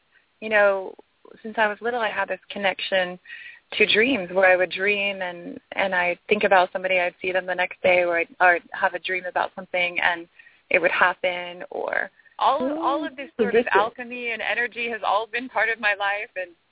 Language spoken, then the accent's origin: English; Marin County, California, United States; I grew up in Marin County in San Francisco.